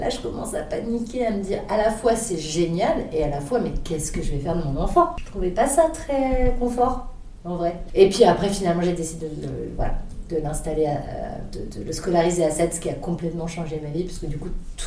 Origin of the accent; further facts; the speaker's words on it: Paris, Île-de-France, France; je suis née à Paris dans le 11e, à côté du Père Lachaise.